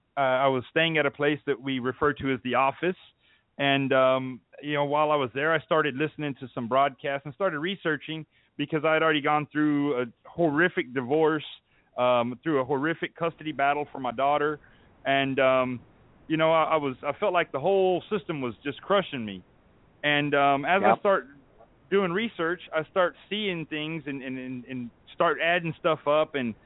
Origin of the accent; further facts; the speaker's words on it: Texas, United States; I'm from South Texas, you know, so it's really like it sounds like a fairy tale to me.